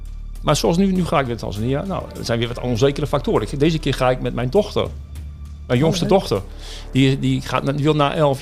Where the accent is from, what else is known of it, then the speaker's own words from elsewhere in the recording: Netherlands; Wij komen uit de Nederlandse cultuur, waarin waarheid een hele hoge waarde heeft.